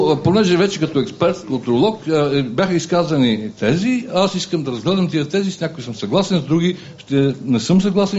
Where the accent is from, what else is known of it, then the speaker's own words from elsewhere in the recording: Sofia, Sofia City, Bulgaria; аз като останалите участници съм софиянец